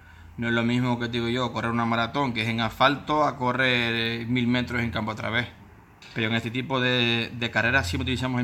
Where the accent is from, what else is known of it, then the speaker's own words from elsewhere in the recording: Canary Islands, Spain; Yo soy de Tenerife